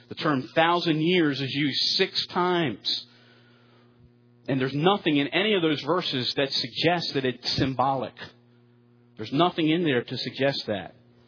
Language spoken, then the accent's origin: English; Baltimore, Maryland, United States; Now, I told you I'm from Baltimore.